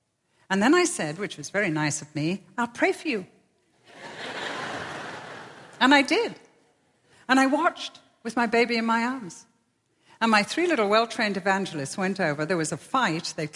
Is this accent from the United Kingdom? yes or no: yes; England, United Kingdom; the hardest thing for me as an English lady whose home is a castle in the whole of my Christian life